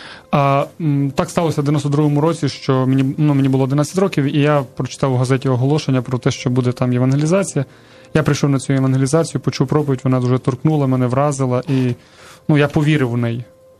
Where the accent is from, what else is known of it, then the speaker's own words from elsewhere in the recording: Zakarpattia Oblast, Ukraine; Я сам народився на Закарпатті в традиційному релігійному середовищі